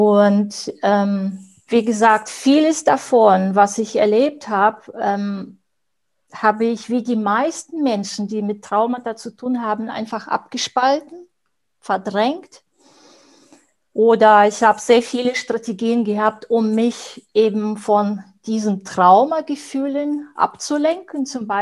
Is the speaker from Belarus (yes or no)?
yes; Belarus; Ich bin in Weißrussland aufgewachsen und wenn ich an meine Kindheit zurückdenke, sehe ich eine graue Farbe, Armut.